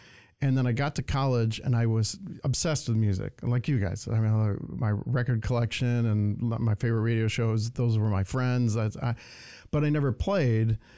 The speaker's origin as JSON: {"language": "English", "town": "Detroit", "region": "Michigan", "country": "United States", "tie": "born or raised there", "said": "And because I grew up in Detroit, so much of it's Motown."}